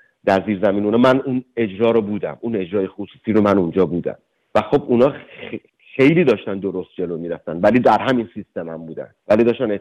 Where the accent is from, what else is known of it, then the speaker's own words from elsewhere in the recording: Iran; moved away as an adult; الان که 2.5-3 سال در حقیقت از ایران اومدم بیرون